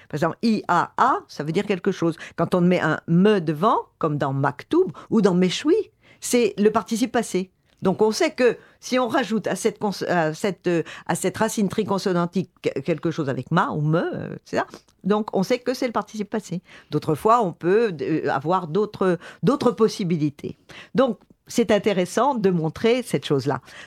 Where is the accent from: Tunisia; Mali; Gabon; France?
Tunisia; moi, je suis née en Tunisie. Et donc, j'ai entendu l'arabe toute mon enfance